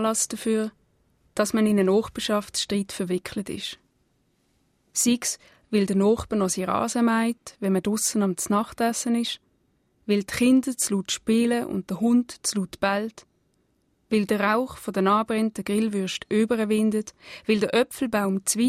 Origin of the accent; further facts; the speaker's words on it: Basel-Landschaft, Switzerland; accent: mix of Basel and Upper Baselbiet dialect; Ja, mein Dialekt würde ich als ein Gemisch bezeichnen zwischen dem Basler Dialekt und dem Oberbasel-Bieter Dialekt. Also von Haus aus bin ich natürlich stark Oberbasel-Bieterin. Meine Eltern sind beide bereits in Lausen aufgewachsen.